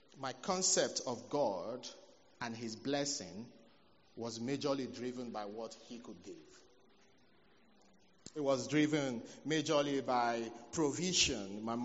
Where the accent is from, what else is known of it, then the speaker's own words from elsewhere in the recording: Nigeria; now in United Arab Emirates; I'm a Nigerian, but UAE has been home for us for a couple of years.